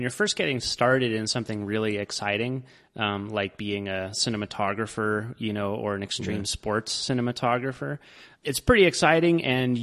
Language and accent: English; Colorado, United States; A lot of that just comes from being born and raised in Colorado.